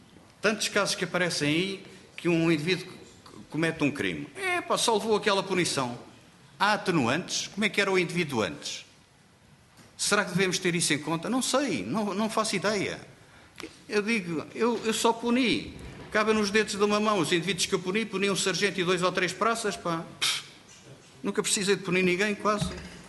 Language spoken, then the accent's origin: Portuguese; Tomar, Santarém, Portugal; eu sou natural do Conselho de Tomar, estou lá perto